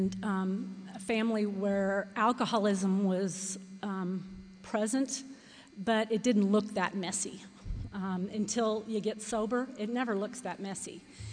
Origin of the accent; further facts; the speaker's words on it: Salt Lake City, Utah, United States; Out-of-town speaker, and I'm actually from Salt Lake City, so, but I did get here from Houston, Texas.